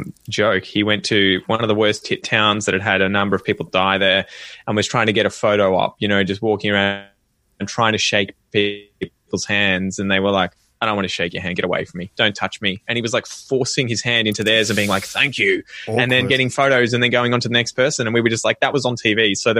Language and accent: English; Australia; Growing up in Australia, you have this identity that you're Australian, but at the same time, I know that at least genetically speaking, I am British. You know, my ancestors are mostly from around Yorkshire, I think, as well as, you know, London.